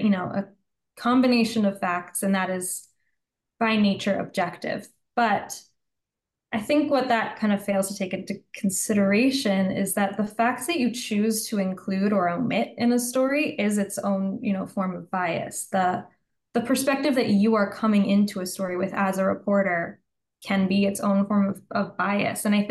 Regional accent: United States; I'm an American, like I'm coming into this from an American's point of view.

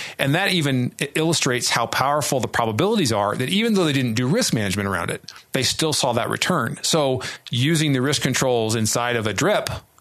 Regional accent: United States; They will tell you how we Americans love to tell everybody what to do.

